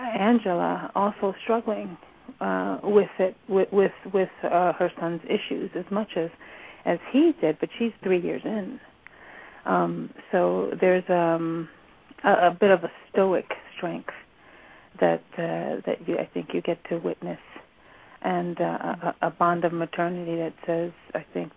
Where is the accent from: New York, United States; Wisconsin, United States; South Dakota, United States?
New York, United States; Bronx; I had a God-given preparation in two ways, in that I'm born and raised in the Bronx